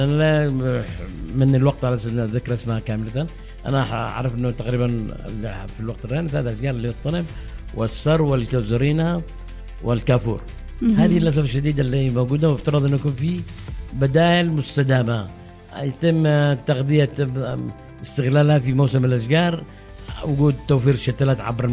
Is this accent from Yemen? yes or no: yes; Yemen